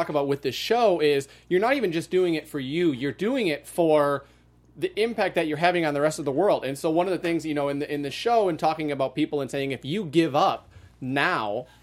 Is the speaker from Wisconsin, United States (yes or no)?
yes; Wisconsin, United States; I'm from Wisconsin.